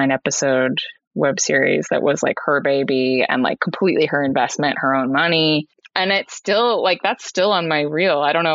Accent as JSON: {"language": "English", "region": "New York", "country": "United States", "tie": "born there", "lives_now": "Los Angeles, United States", "said": "I was born in New York and I moved out here to Los Angeles about 10 years ago."}